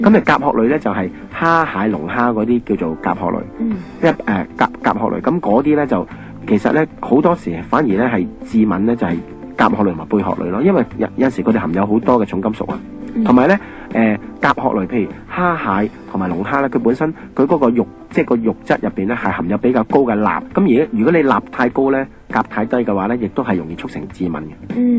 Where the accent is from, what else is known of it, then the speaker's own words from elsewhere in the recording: Hong Kong; 我哋而家我哋香港人一般讲嘅海鲜就系包括海鱼啦